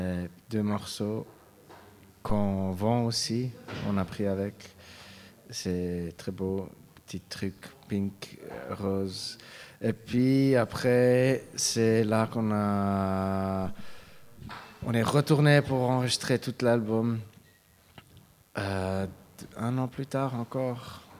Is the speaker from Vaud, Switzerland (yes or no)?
no; Biel, Bern, Switzerland; Je suis moitié suisse, moitié italien. J'ai grandi en Suisse, à Bienne.